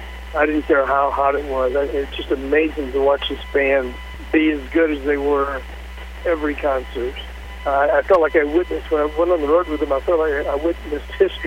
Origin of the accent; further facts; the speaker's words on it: Tennessee, United States; and I'm from Tennessee.